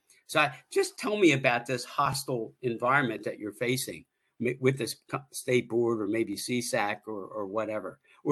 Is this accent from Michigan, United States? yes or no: no; Wilmington, Delaware, United States; And I feel a sort of an emotional tie because originally I was from Northeast Wilmington.